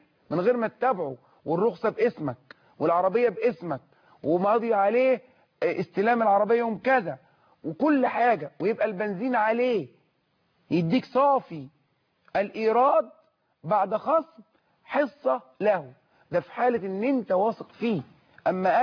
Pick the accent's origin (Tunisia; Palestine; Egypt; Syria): Egypt; يبني بلدنا مصر الغاليه